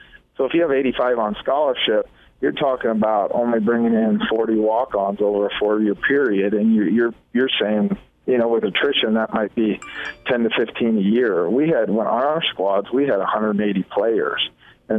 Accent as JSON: {"language": "English", "region": "Nebraska", "country": "United States", "tie": "born or raised there", "said": "being a kid growing up in Nebraska, I used to go to all the football games"}